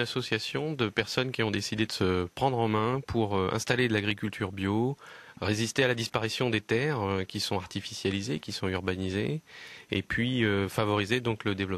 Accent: Normandy, France; puisque je suis originaire de Basse-Normandie

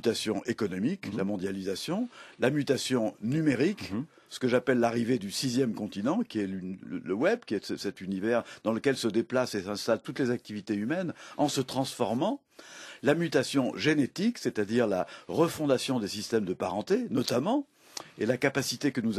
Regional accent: Nouvelle-Aquitaine, France; je suis chez moi en Charente, dans la maison qui m'a vu grandir, entouré d'artisans, de paysans qui étaient avec moi à l'école communale.

